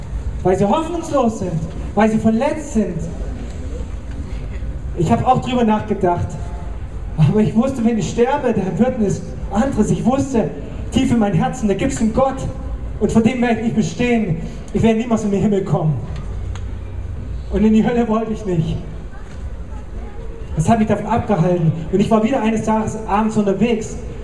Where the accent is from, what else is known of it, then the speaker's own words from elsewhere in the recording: Annaberg-Buchholz, Saxony, Germany; Ich komme aus Annaberg-Buchholz